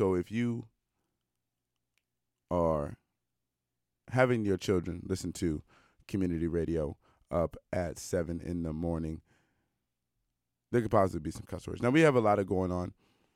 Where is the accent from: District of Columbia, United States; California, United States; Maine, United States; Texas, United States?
District of Columbia, United States; Washington; also born or lived in Ohio; you know that I'm American. And I grew up in Washington, D.C., and I spent about two-thirds of my life in Ohio, particularly around people who root for the Cleveland Browns.